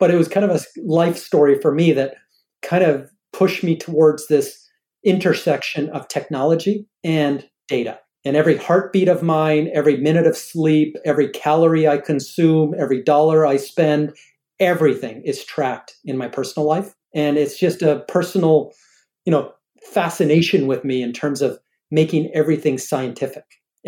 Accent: Edmonton, Alberta, Canada; also born or lived in Calgary; So I was born in Canada, and I grew up in Edmonton and Calgary watching Wayne Gretzky win Stanley Cups.

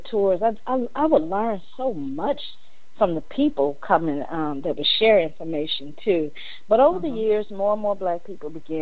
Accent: Memphis, Tennessee, United States; That was an interview by my good friend, Brother Ron Hurd, in Memphis, my hometown of Memphis.

